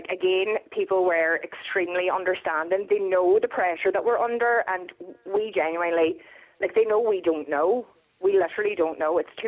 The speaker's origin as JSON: {"language": "English", "region": "Ulster", "country": "Ireland", "said": "Well, we're from Donegal, so Donegal weddings are notoriously big."}